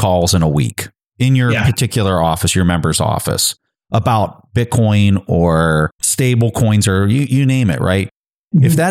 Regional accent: United States; But as an American, I would like to see us get it right

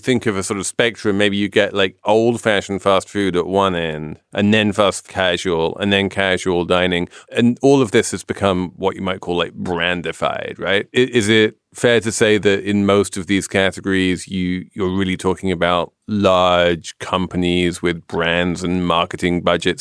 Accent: New York, United States; because I'm a New Yorker who doesn't understand brands.

